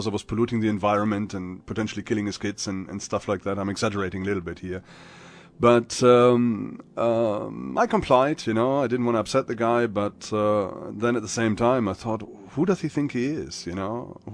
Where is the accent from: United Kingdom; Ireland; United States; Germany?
Germany; It's near my hometown in Germany